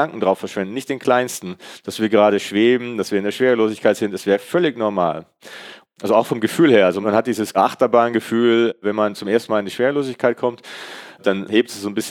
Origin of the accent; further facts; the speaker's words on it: Künzelsau, Baden-Württemberg, Germany; born or raised there